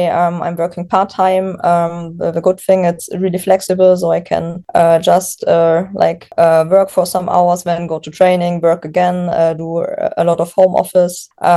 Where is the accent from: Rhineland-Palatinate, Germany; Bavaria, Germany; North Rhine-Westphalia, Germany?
Bavaria, Germany; I grew up near Munich.